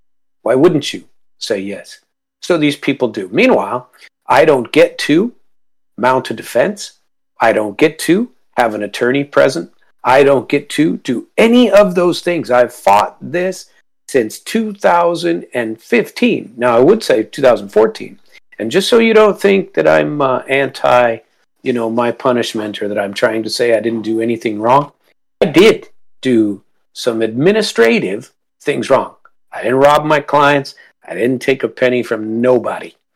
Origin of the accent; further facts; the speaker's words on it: Cincinnati, Ohio, United States; born there; They destroyed my very life, the government, and I'm a U.S. citizen. I was born in Cincinnati.